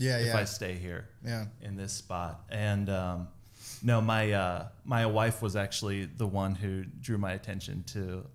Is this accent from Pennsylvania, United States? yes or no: yes; Pennsylvania, United States; So I grew up in Pennsylvania, small, like on the edge of farming communities and stuff.